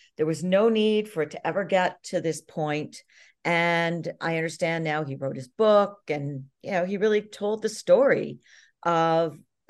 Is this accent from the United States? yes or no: no; Canada; I being a Commonwealther, since I'm Canadian